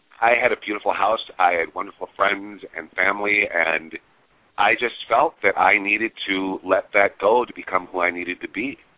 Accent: Midwest, United States; I'm German from the Midwest, Roy. We don't make rash decisions.

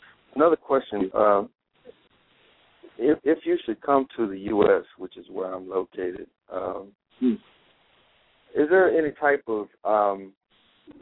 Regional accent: United States; And as an American, I notice a lot of different, you know, ethnic groups from all over the world.

